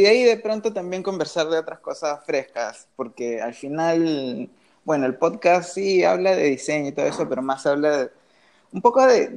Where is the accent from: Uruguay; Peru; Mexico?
Peru; now in Chicago, United States; tal vez más el tema, como quien dice, como peruana en Chicago, metida en esta industria